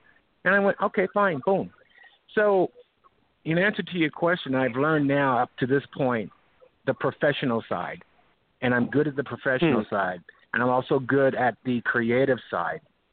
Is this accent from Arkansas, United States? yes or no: no; Alaska, United States; I'm from Alaska, so I shot Denali, the highest peak in North America.